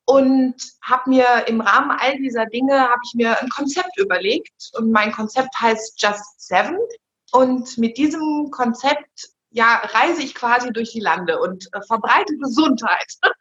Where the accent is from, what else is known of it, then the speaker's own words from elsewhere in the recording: Bonn, North Rhine-Westphalia, Germany; ich komme aus Bonn